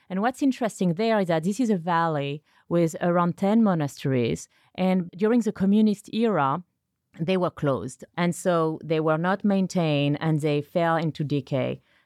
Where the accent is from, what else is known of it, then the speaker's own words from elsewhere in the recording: France; Like from my home country, you have La Sorbonne.